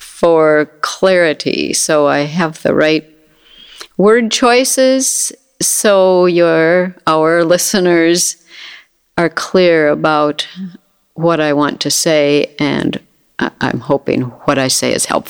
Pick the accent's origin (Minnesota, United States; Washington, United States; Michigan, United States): Minnesota, United States; Minneapolis; So I grew up mostly in South Minneapolis. It's great. I loved it. I love the city.